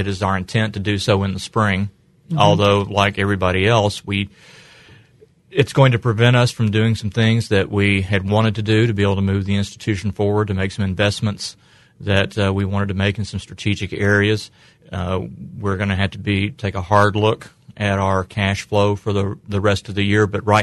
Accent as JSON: {"language": "English", "region": "Kentucky", "country": "United States", "said": "I am the new kid in town in terms of Illinois politics. I came from Kentucky where I thought politics were odd enough"}